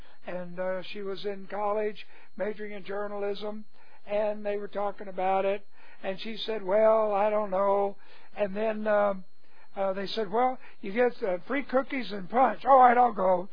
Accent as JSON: {"language": "English", "region": "Texas", "country": "United States", "said": "I'm a Texan."}